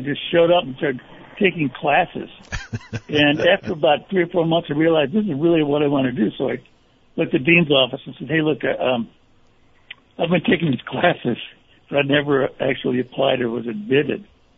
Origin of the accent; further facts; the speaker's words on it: Chicago, Illinois, United States; I grew up in Chicago and went to college in Connecticut.